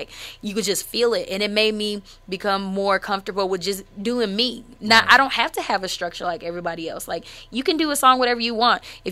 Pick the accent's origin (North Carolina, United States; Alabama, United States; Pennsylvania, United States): Alabama, United States; Huntsville; also born or lived in California; I am native to Huntsville because I was raised here. I was born in California. I've always felt like I have like a Californian spirit.